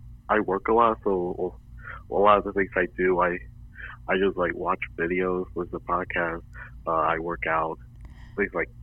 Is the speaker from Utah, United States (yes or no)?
no; New Jersey, United States; New Jersey.